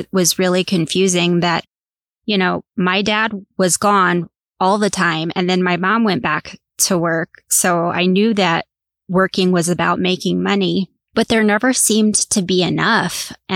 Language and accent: English; United States; A lot of years, we would all of us drive to Florida, which I grew up on the Northeast coast.